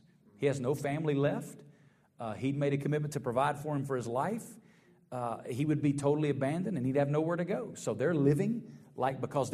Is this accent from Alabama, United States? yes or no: yes; Alabama, United States; When I grew up in Alabama, our pastor in Alabama could preach about anything